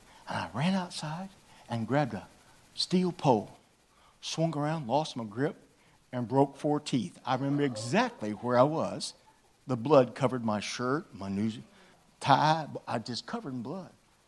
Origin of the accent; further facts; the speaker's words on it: Shreveport, Louisiana, United States; I'm a Yankee. I'm from Shreveport. Way above Alexandria.